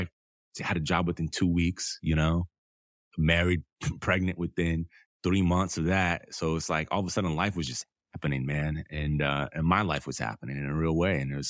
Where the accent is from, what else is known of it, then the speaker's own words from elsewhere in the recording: Detroit, Michigan, United States; My grandma was from Detroit. I grew up in Detroit, East State Fair Road.